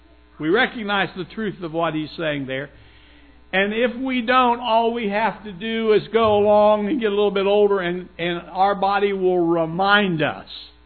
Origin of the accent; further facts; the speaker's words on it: Waynesville, United States; Now, when I grew up in Waynesville, 70 years ago when Glenda knew me